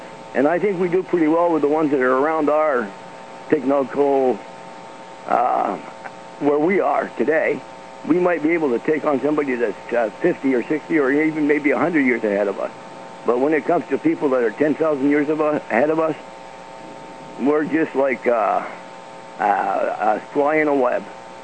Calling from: Quebec, Canada; from Quebec.

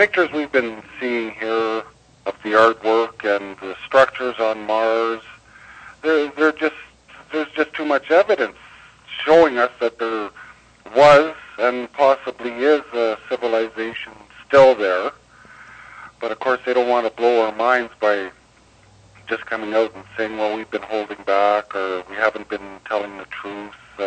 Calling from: Alberta, Canada; Hi, Kevin. This is … from Northern Alberta.

